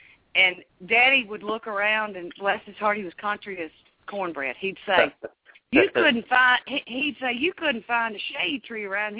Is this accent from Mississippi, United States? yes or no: yes; Natchez, Mississippi, United States; I was actually born and raised in Natchez